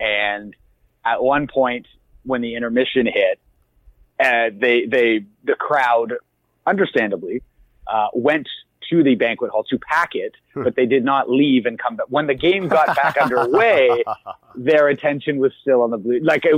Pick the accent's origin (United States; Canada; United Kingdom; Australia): Canada; Toronto, Ontario; It is, yeah, the actual Toronto, not the GTA or the greater area.